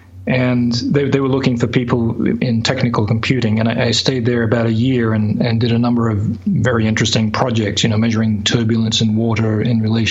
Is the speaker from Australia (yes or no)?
yes; Australia; born there; also born or lived in London, United Kingdom; I used to go on home leave to Australia because I was born in Australia.